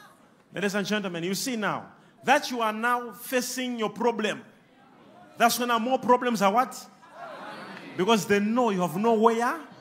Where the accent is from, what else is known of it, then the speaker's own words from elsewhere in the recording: KwaZulu-Natal, South Africa; I'm from KwaZulu-Natal.